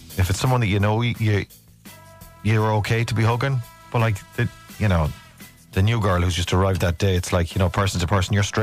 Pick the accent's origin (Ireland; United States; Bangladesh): Ireland; I'm an Irish dad and I am a non-stop hugger.